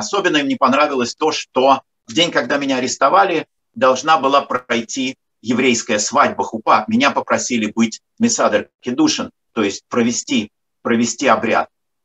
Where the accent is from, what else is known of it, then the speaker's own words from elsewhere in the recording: Moscow, Russia; Я москвич, ездил на Украину, у меня были друзья.